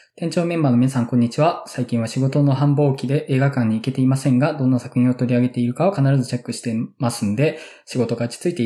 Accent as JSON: {"language": "Japanese", "region": "Aichi", "country": "Japan", "said": "私の地元、愛知県のミニシアターシネマスコーレが舞台の物語です。"}